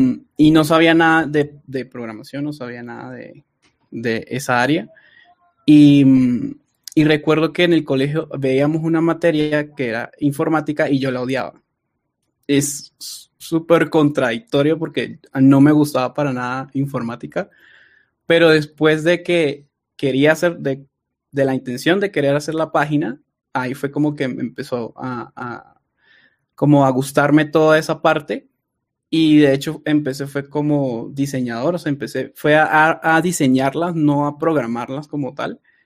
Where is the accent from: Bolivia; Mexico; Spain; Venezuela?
Venezuela; Bueno, pues para quienes no saben, soy de Venezuela.